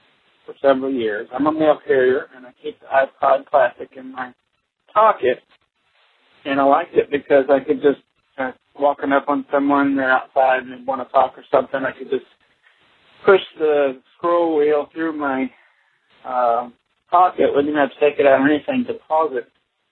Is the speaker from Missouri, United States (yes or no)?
yes; Springfield, Missouri, United States; Hi, Adam. … I'm from Springfield, Missouri.